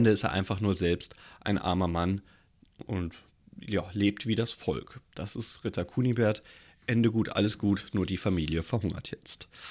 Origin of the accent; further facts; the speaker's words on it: Giessen, Hesse, Germany; bin ja auch ein Frankfurter Kind. Ja, ich bin zwar in Gießen groß geworden